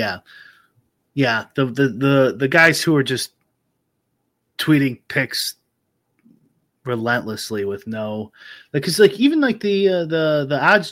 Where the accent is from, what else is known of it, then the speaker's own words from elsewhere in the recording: Highland Park, Illinois, United States; Trust me, I grew up in Highland Park.